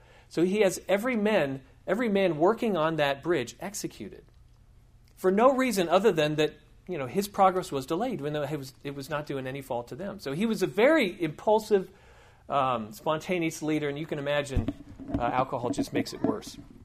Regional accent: United Kingdom; I'm kind of proud of that, actually, since I am British.

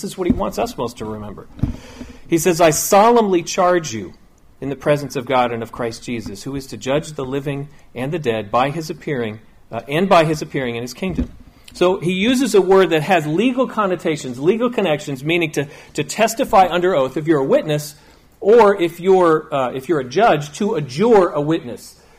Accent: New England, United States; the churches, the actual churches that I grew up in New England were really not like this

